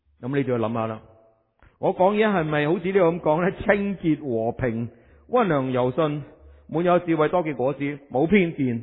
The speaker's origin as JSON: {"language": "Cantonese", "region": "Guangdong", "country": "China", "said": "话呢啲我哋啲广东人，我哋成日讲嘅说话"}